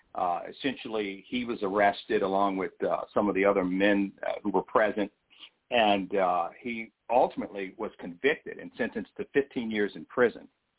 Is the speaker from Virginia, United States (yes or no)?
yes; Virginia, United States; I'm from the Hampton Roads area, so I was very familiar with what happened